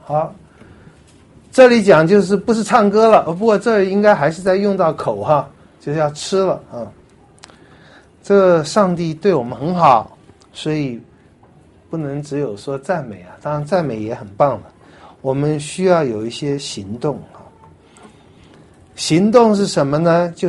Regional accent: Taiwan

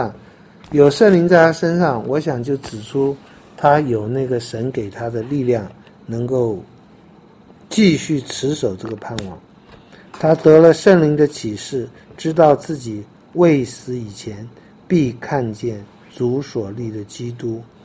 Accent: China; 所以我们中国人死前要见一面

